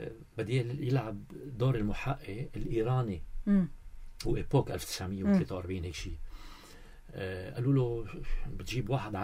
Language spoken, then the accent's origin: Arabic; Lebanon; أنا لبناني ممثل لبناني